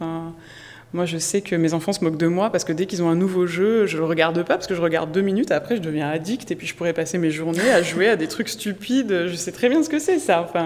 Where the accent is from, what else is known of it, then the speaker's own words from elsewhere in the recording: Grand Est, France; moi je viens d'Alsace, je peux vous dire que c'est vraiment intéressant, la laïcité alsacienne